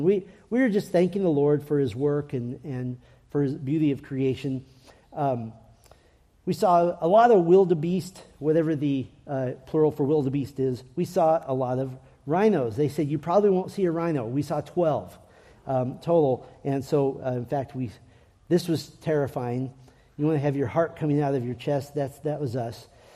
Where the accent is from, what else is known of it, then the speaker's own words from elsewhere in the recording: United States; And I said, "No, I'm not South African. I'm American."